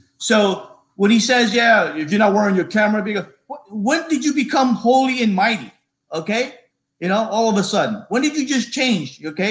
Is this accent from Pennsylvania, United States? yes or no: no; New York City, New York, United States; look, I grew up in the Bronx. I grew up in the inner city where my mom worked 2 to 3 jobs.